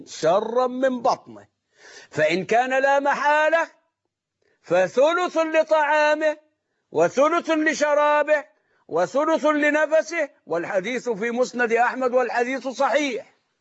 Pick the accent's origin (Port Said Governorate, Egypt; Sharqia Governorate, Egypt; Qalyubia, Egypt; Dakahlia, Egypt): Dakahlia, Egypt; Mansoura; كان عندنا في المنصورة